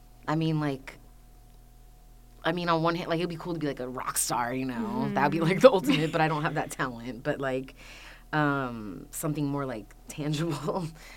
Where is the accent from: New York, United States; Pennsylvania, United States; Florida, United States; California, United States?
California, United States; Orange; born there; Well, I was born in Orange.